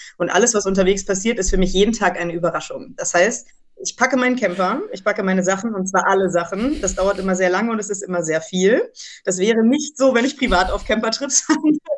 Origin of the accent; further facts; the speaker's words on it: Bremen, Germany; wir haben unter anderem auch in meiner Heimatstadt gedreht, in Bremen